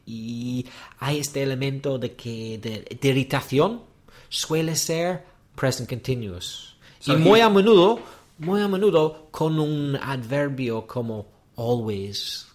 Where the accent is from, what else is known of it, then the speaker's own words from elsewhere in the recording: Belfast, Northern Ireland, United Kingdom; I think, a regional variation because I come from Belfast. And in Belfast, we don't pronounce that cat sound.